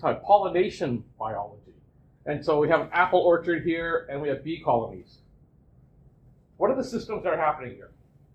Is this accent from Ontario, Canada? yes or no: yes; Gravenhurst, Ontario, Canada; now in Toronto, Canada; I'm from Gravenhurst, for those of you who know Muskoka. And so it's been a long route since then. And I do live in Toronto.